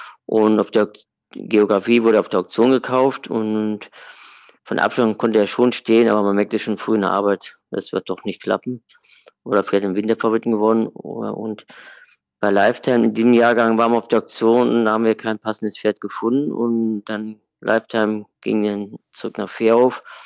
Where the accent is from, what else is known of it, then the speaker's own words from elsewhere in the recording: Cologne, North Rhine-Westphalia, Germany; als Kölner müssen wir in Köln bleiben.